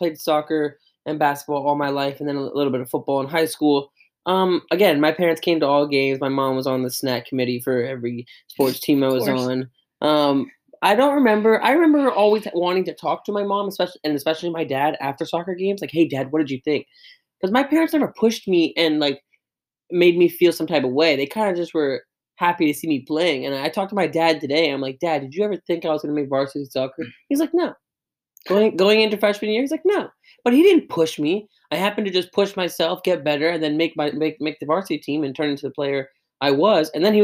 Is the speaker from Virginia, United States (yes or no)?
yes; Virginia, United States; now in Philadelphia, United States; Yeah, I didn't say where I was from. I'm from Virginia. So, no, I'm not from this area. If you know where Temple University is, it's in Philadelphia.